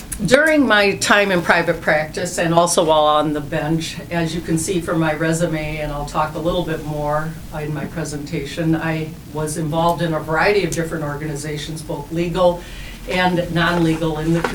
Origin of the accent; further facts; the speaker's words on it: St. Paul, Minnesota, United States; I grew up in St. Paul and went to Highland Elementary, Highland Junior High, Highland Senior High, and thank goodness there was no college.